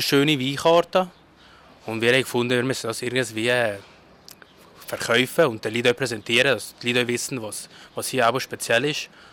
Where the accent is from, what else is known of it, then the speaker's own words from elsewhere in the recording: Switzerland; Also, ich bin hier in der Schweiz geboren. Mein Vater und meine Mütter sind vor fast 40 Jahren in die Schweiz gekommen. Und ich habe hier meine Schule gemacht